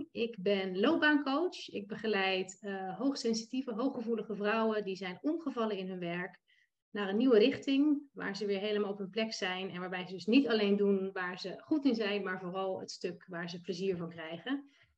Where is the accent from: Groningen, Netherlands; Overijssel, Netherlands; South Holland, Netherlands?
South Holland, Netherlands; Lisse; ik kom uit Lisse.